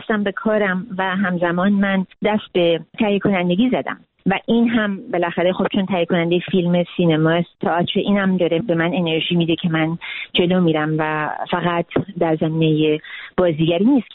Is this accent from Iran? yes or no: yes; Iran; born there; من ایرانی هستم، من در ایران به دنیا آمدم، ایران مملکت منه، ایران بوم منه، من عاشق ایران هستم،